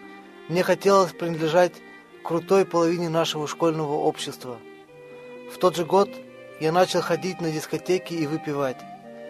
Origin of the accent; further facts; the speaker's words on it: Russia; мне 28 лет. Я родился и вырос в России.